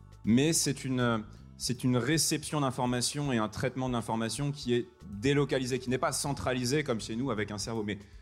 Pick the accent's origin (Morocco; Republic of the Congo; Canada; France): France; Normandy; moi, je suis un petit Normand. J'ai grandi sur les côtes du Bessin, dans le Calvados.